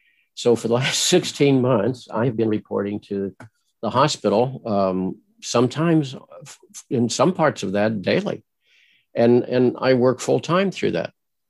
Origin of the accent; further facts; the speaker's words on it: Springfield, Illinois, United States; I grew up in Springfield, Illinois, and you know, Lincoln is a giant there